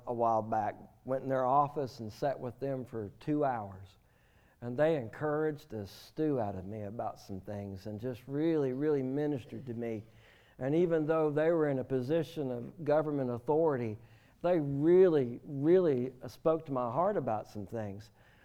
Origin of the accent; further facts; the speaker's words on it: Maryville, Tennessee, United States; Pastor Matthew and I grew up in Knoxville, Tennessee, Maryville, Tennessee.